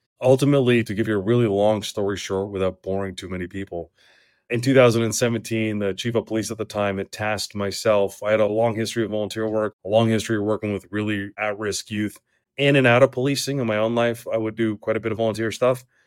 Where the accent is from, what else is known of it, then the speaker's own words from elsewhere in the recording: Canada; born there; I'm a Canadian born person. And I speak very clearly.